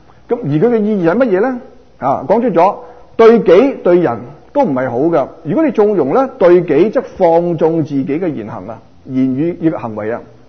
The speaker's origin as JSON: {"language": "Cantonese", "region": "Guangdong", "country": "China", "said": "如果以我们广东人俗语讲"}